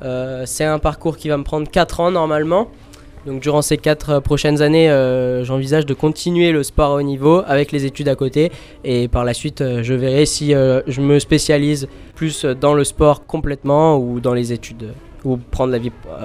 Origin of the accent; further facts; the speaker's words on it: Corsica, France; je viens de Corse, j'ai 17 ans